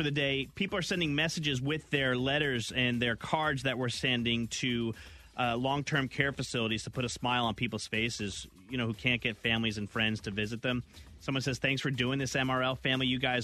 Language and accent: English; New Jersey, United States; Growing up in New Jersey, it was Gary and Harry, and then I moved.